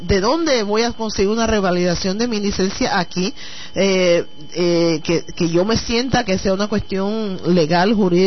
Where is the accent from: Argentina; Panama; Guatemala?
Panama; moved away; cuando yo salí de Panamá, la Universidad de Panamá era una de las recomendadas a nivel internacional